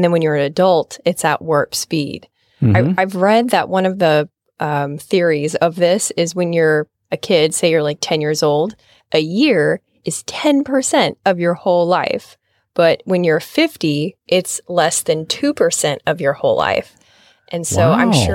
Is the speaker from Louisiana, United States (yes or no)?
no; Nebraska, United States; I grew up in Nebraska, and we would come for 2 weeks every summer.